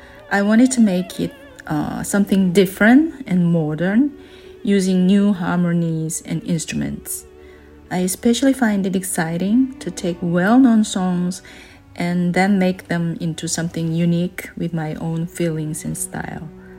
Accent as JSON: {"language": "English", "country": "South Korea", "second_language": "English", "said": "I'm a soprano from South Korea."}